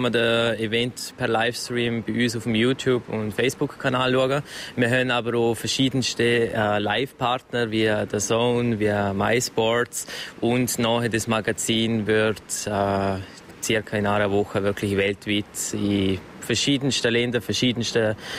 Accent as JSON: {"language": "German", "country": "Liechtenstein", "said": "wir sind Liechtensteiner und darum möchten wir auch unser Start-up eigentlich hier in Liechtenstein präsentieren."}